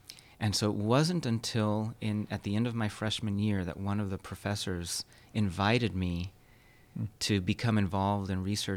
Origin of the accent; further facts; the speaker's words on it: Los Angeles, California, United States; I grew up in Los Angeles. There were no stars to see.